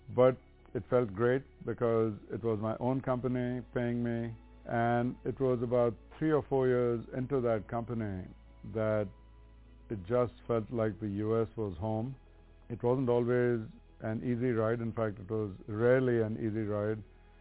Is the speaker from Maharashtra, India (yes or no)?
yes; Mumbai, Maharashtra, India; moved away as an adult; now in United States; I grew up in Bombay in India. It's now called Mumbai. And I came to the U.S. in August of 1969.